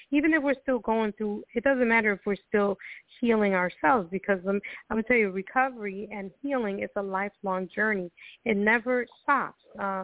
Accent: Costa Rica; I'm originally from Costa Rica.

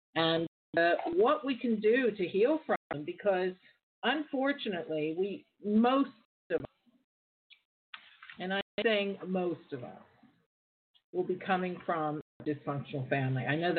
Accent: California, United States; And, of course, I'm American, and I'm from there, and I have loads of family and friends there

